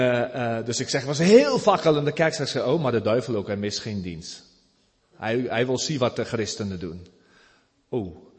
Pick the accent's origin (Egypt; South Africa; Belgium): South Africa; Ik ben geboren in Zuid-Afrika. Vertel ik even van Nederlandse ouders. En ik ben daar opgegroeid, naar school gegaan.